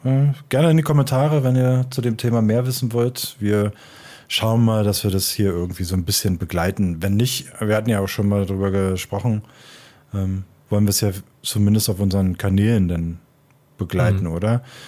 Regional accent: Berlin, Germany; ich als Berliner total gerne Fassbrause trinke und damit halt auch total viel in der Kindheit mit zu tun hat, also aufgewachsen bin damit

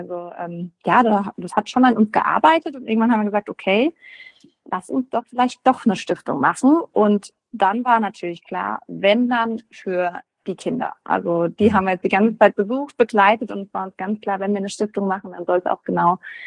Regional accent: Böttingen, Baden-Württemberg, Germany; Also ich komme aus Böttingen, auch ein Vorort von Freiburg und das ist gar nicht so weit.

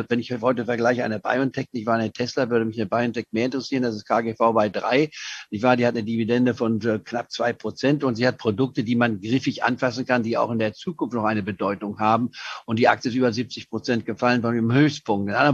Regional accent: Leipzig, Saxony, Germany; born there; ich bin ja in Leipzig geboren vor 78 Jahren

